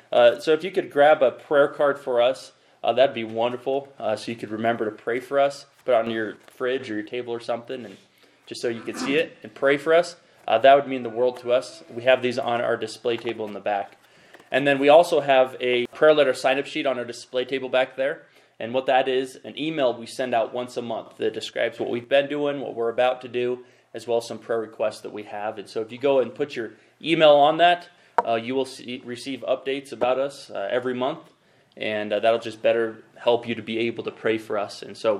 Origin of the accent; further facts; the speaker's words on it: Moab, Utah, United States; I grew up in Moab, Utah, and I'll just share a little bit about my testimony.